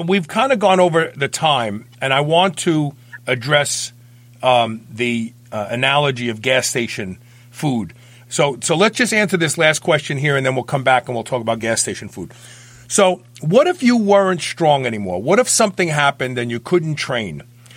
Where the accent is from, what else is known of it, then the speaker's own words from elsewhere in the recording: Brooklyn, New York, United States; I grew up where I grew up in Brooklyn.